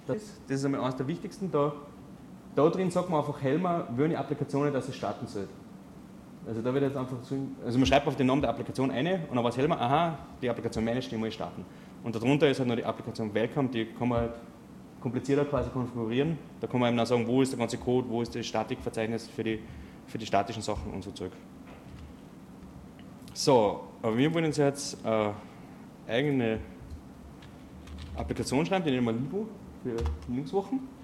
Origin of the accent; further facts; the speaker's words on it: Rauris, Salzburg, Austria; moved away as an adult; now in Vienna, Austria; präsentiere heute Helmer, JavaScript am Server. Kurz meine Geschichte, ich bin eigentlich aufgewachsen in Salzburg, im Winzgau, in Raures.